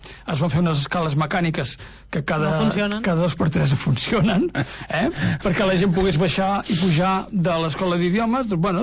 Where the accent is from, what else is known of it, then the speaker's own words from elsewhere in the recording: Tarragona, Catalonia, Spain; De fet, a Tarragona hem tingut molts exemples, i ho dic com a tarragoní